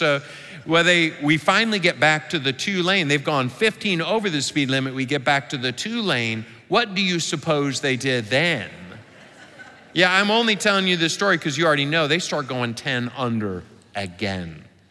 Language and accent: English; Michigan, United States; my wife and I were in my home state of Michigan taking a tour of some different sites